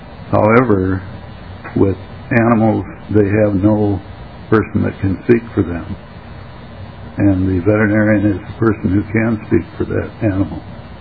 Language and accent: English; Buffalo, Minnesota, United States; I'm a veterinarian from Buffalo, Minnesota.